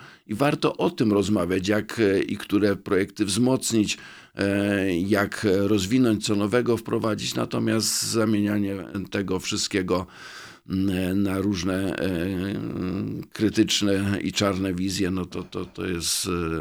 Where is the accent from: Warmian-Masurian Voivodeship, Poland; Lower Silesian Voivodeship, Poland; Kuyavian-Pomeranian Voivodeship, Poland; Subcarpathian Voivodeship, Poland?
Lower Silesian Voivodeship, Poland; Świdnica; Z sympatią i troską patrzę na moje rodzinne miasto, także na pewno tutaj będę chciał być aktywny, jeśli chodzi o przyszłość Świdnicy.